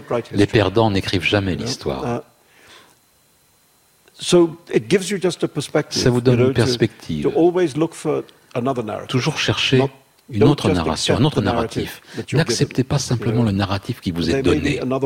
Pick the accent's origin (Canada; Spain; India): India; Mumbai, Maharashtra; Je me souviens quand j'étais enfant à l'école à Bombay. Au départ, parce que moi je suis né deux mois avant l'indépendance de l'Inde